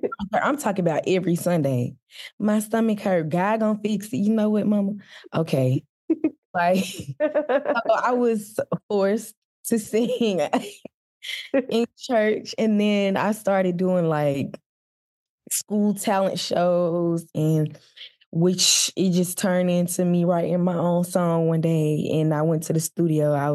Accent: Forrest City, Arkansas, United States; Well, I am from a small town. It's called Four City, Arkansas. It's like an hour away from Memphis.

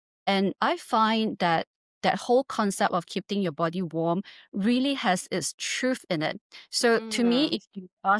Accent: Malaysia; because I'm Malaysian, right?

